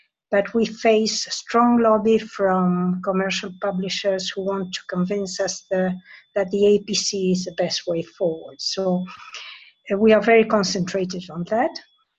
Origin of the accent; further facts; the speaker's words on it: Buenos Aires, Argentina; English is a second language; from Buenos Aires.